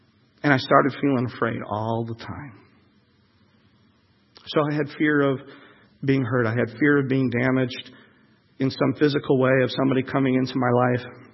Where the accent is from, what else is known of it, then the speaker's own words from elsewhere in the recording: Illinois, United States; I'm from Illinois.